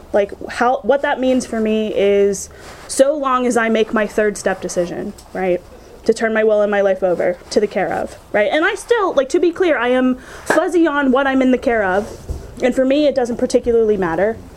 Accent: Pittsburgh, Pennsylvania, United States; I'm from Pittsburgh, so every time that, like, we're driving out here and I'm looking at cornfields and shit and just feeling a little out of my element

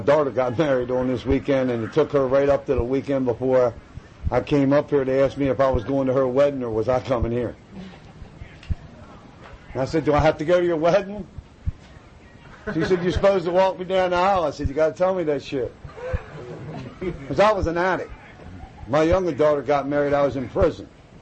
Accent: Baltimore, Maryland, United States; I'm from Baltimore City. Come on. Jesus. There ain't never any peace in Baltimore City.

